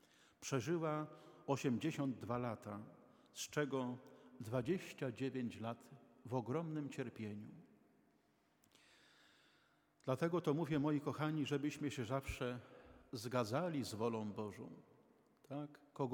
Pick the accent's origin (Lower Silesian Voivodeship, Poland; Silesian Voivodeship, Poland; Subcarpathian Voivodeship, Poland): Subcarpathian Voivodeship, Poland; Rzeszów; now in Gdańsk, Poland; Ja pochodzę z Rzeszowa.